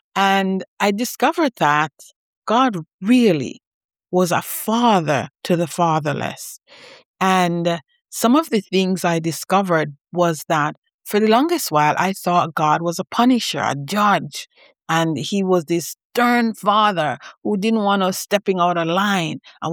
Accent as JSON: {"language": "English", "country": "Jamaica", "said": "she's Jamaican, I'm Jamaican. Jamaica is a small country."}